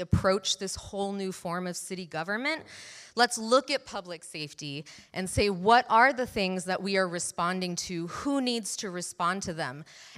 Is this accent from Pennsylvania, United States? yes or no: no; Oregon, United States; I am from the Arbor Lodge neighborhood, previously Overlook, previously Irvington. They are all very close to my heart.